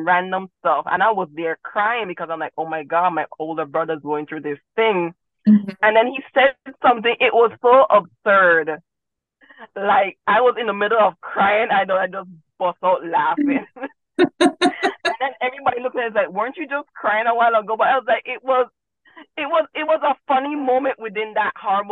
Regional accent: Jamaica; well, my parents are Jamaican and I grew up in Jamaica

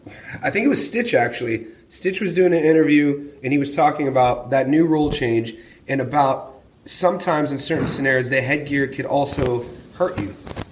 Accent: Youngstown, Ohio, United States; So like we're in my hometown, Youngstown had the most.

